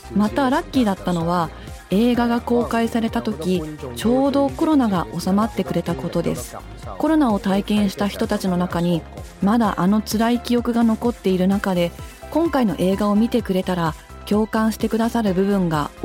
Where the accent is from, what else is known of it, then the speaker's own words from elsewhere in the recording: Hong Kong; 返還前の香港を知っているし、そうした教育も受けてきました。そして返還後はカルチャーの衝突もいろいろと体験してきています。